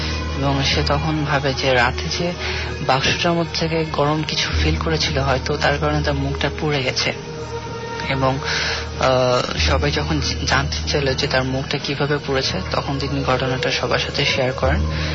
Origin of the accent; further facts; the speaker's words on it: Boymari, Rajshahi Division, Bangladesh; আমার home district পাবনার চাটমোহর উপজেলার বয়মারি গ্রামের ঘটনা। আমাদের গ্রামটা একদম চলন বিলের সাথে